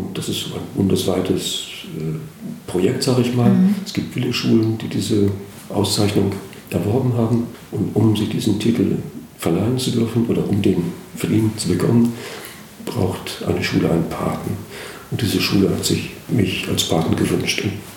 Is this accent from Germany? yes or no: yes; Kellinghusen, Schleswig-Holstein, Germany; Geboren in Gelenkhusen, also hier mittendrin im Land. Nichts mit Küste und so. Da gab es die Stöhe, diesen Fluss, aber das war auch schon das Wasser, was wir hatten. Und dann bin ich mit 23 Jahren dort weggegangen und habe 2 Jahre in Brunsbüttel gelebt.